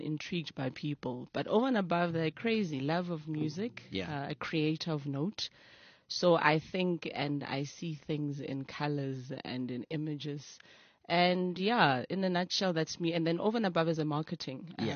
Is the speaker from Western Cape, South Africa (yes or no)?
no; Gauteng, South Africa; Then I was from Gwatema. That's where I ended up finishing my high school years. East Rand, you know, as people know, it's like your KZN, it's full of creative people.